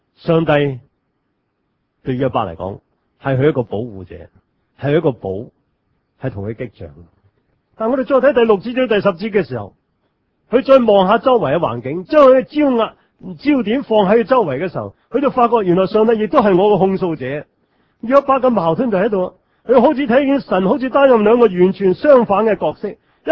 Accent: Hong Kong; 即是我们香港人叫保释

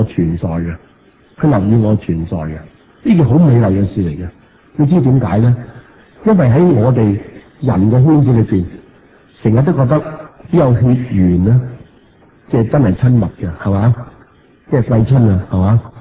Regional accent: China; 我哋中国人好怕呢个字亲密

